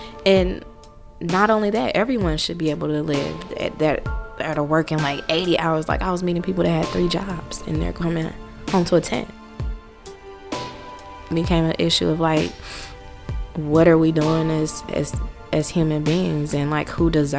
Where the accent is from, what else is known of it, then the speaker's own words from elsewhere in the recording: Oakland, California, United States; I grew up in East Oakland in the 70s. Blocks, 700 block. I went to elementary school, Lockwood. I went to Havens Court Middle School.